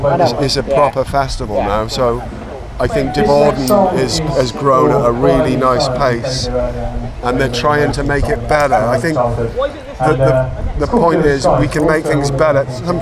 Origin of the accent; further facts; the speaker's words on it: Chepstow, Wales, United Kingdom; I don't really know who I am at the moment. I'm a songwriter from Monmouthshire, Chepstow.